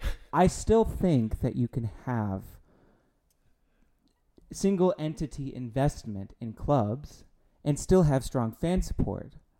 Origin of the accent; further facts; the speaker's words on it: United States; because as you guys know, I'm an American.